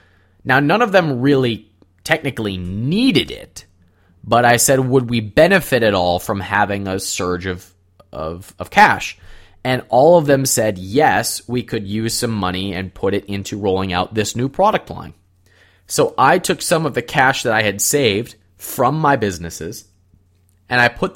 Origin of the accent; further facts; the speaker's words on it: Cleveland, Ohio, United States; I bought a restaurant in my hometown of Cleveland, Ohio.